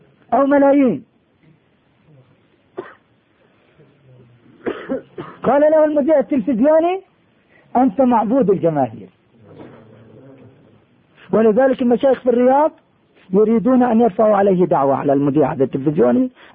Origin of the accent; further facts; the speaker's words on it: Jordan; احنا عندنا في الأردن منازل